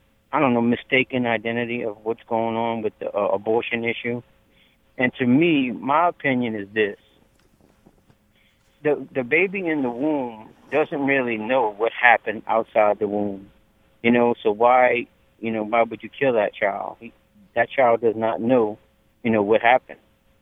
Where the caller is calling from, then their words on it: Louisiana, United States; I'm from Louisiana.